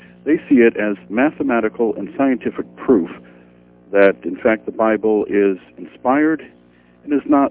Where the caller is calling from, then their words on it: Indiana, United States; I'm calling from Indiana.